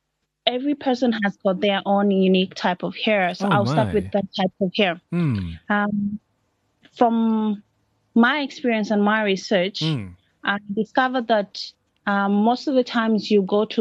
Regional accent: Zambia; So I am Zambian. Yeah. I'm born and raised in Zambia.

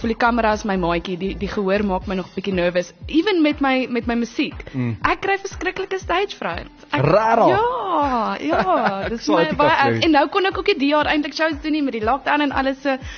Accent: Swellendam, Western Cape, South Africa; ek het op Swellendam groot geword, so ek was daar op laerskool en natuurlik dis fantasties om 'n klein dorpie groot te word.

